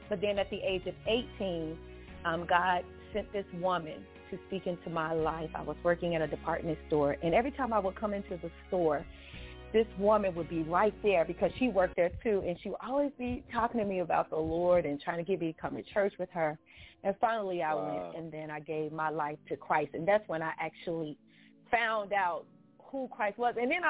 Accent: Mississippi, United States; born there; and I was born in Mississippi. So we only went to church every third Sunday.

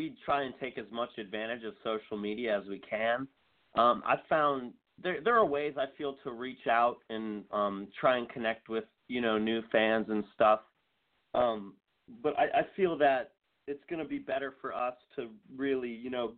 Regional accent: Erie, Pennsylvania, United States; now in Pittsburgh, United States; And then I graduated about a year and a half ago, and then I moved straight to Pittsburgh. I'm initially from Erie

